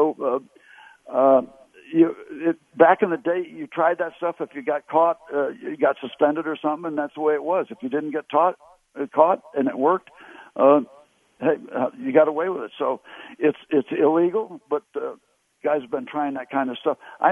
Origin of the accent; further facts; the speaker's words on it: Connecticut, United States; We had to beg the Pirates to sign me when I came out from Connecticut to try out in 1960.